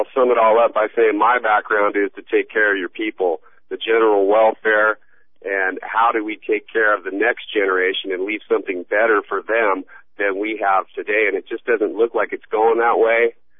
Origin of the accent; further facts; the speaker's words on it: California, United States; And just for full disclosure, I was raised in Orange County